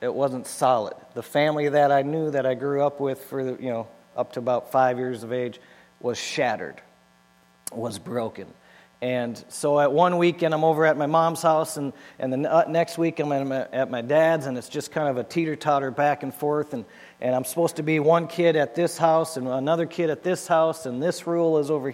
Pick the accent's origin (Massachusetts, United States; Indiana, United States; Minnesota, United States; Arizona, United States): Minnesota, United States; moved away as an adult; But I'm originally from Minnesota. We got walleyes and mosquitoes, and I got smart and moved out of Minnesota almost 16 years ago.